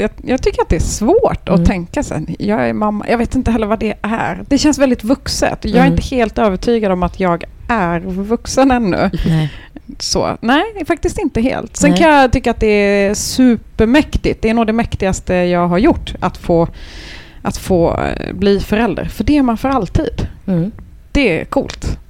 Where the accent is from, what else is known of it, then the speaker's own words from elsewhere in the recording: Lund, Skåne, Sweden; Jag skulle säga att jag är skåning från Lund. Att mina föräldrar kom hit som politiska flyktingar.